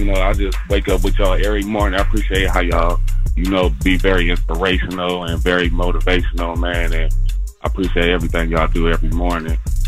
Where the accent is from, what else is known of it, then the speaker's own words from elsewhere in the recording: Southern United States, United States; I'm a DJ from the Dirty South, and I want to send him some flowers from the South, man.